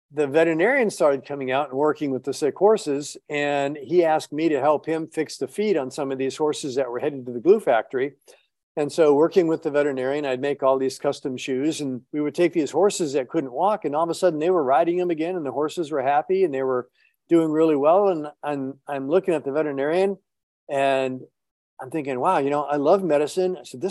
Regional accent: Florida, United States; born there; Well, I was born in the Keys, and that's kind of where my love of animals started. I was born in the Upper Keys, and our house backed up to a mangrove swamp.

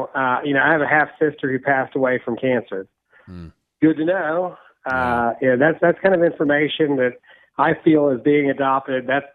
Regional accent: Texas, United States; I'm from Texas.

